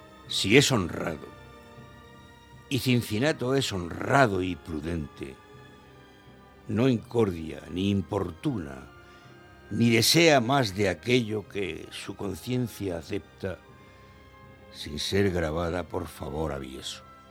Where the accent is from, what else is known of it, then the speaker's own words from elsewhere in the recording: Cehegín, Region of Murcia, Spain; Argos, además, tiene para mí una connotación especial en tanto que el río que pasa por mi pueblo. Yo, de broma, mi pueblo, Cejín, lo llamo en Mesopotamia porque está entre dos ríos, el Argos y el Kipar.